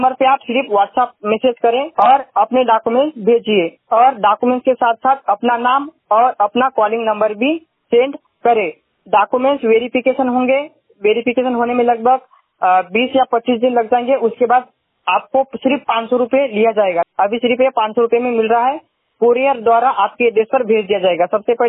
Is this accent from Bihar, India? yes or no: no; Nagpur, Maharashtra, India; और मैं नागपुर महाराष्ट्र से हूँ।